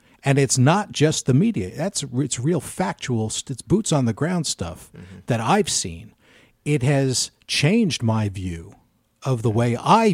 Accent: United States; The other half, which is embarrassing to me as an American, is how... racist we really are.

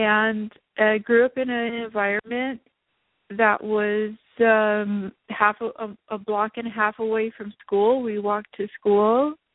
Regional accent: Santa Monica, California, United States; born there; I'm from a Mexican family, born in the United States. We're American. We're Mexican-American. I was born in Santa Monica. And we speak English.

